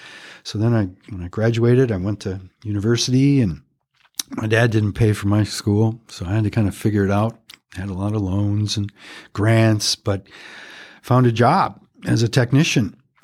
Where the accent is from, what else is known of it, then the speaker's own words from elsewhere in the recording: Madison, Wisconsin, United States; moved away as an adult; now in San Diego, United States; And so I come from Madison, Wisconsin. Kind of spent my first 30 years in Madison, basically on the east side.